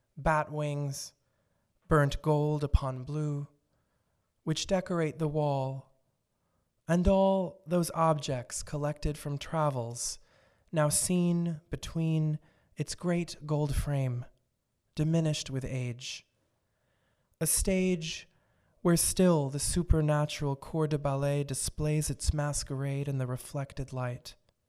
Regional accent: New Jersey, United States; accent: South Jersey; my hometown, which is in South Jersey, in November, and I realized that, you know, having a South Jersey accent makes rhyming really difficult sometimes

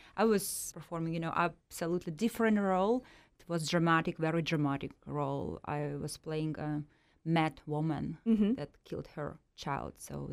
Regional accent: Siberia, Russia; Well, I was born and raised in Russia, Siberia, very cold part.

